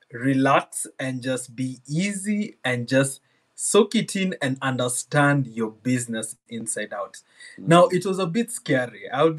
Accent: Kenya; Kenyans. I'm a Kenyan and I'm a competitor. We do marathon.

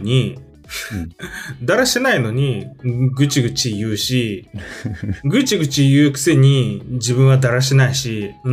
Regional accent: Aichi, Japan; 両親が沖縄の人間だけど俺自身は愛知育ちなんよ、

